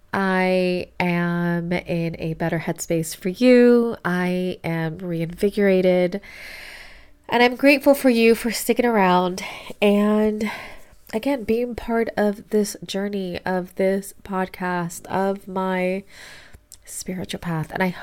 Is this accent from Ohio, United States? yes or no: no; Miami, Florida, United States; So for those of you to know, I am Miami. I'm a Miami native. It's very rare to find somebody born and raised in Miami.